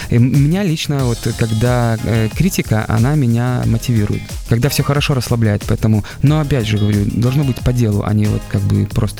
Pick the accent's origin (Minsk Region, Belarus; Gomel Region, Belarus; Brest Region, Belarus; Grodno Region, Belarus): Grodno Region, Belarus; Smorgon; Я проживаю, я со Сморгони.